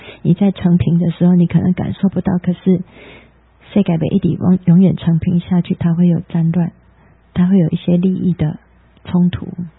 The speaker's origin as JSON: {"language": "Chinese", "country": "Taiwan", "said": "你看我们台湾人去往台西的，不管是在台北 去南洋战争的，就很少很少人去提及他"}